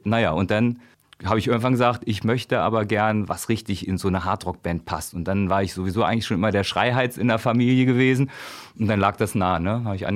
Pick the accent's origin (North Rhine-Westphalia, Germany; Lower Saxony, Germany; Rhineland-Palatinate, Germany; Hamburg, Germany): Lower Saxony, Germany; Ja, tatsächlich bin ich groß geworden in der Nähe von Celle, in so einer Siedlung.